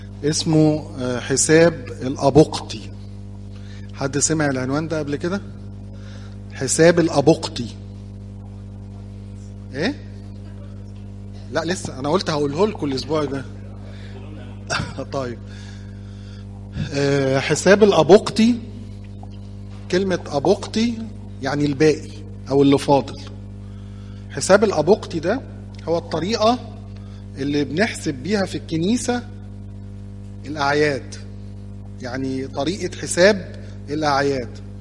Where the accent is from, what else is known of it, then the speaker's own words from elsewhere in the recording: Egypt; احنا نفتخر ان احنا مصريين، ونفتخر ان احنا اقباط